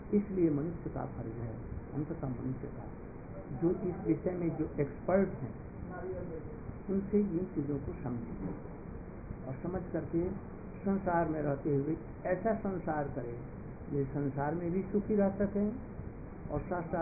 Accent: Vrindavan, Uttar Pradesh, India; मैं भारतवर्ष में वृंदावन मथुरा से आया हूँ। हम लोग भारतीय वैदिक ज्ञान और संस्कृति के प्रचारक हैं।

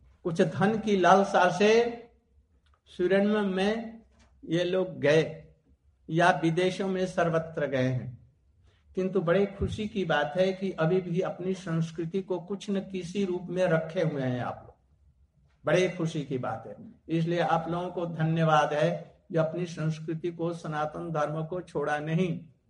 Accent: Mathura, Uttar Pradesh, India; also born or lived in Vrindavan; मैं आज हिंदी बोल रहा हूं। मैं भारत से आया हूं, भारत में भी मैं मथुरा और वृंदावन से आया हूं

